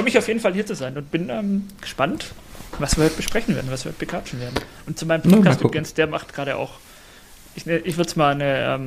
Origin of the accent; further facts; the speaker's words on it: Baden-Württemberg, Germany; Also ich bin 39 Jahre alt. Ich wohne hier im schönen Heilbronner Land im Süden Deutschlands. Bin Schwabe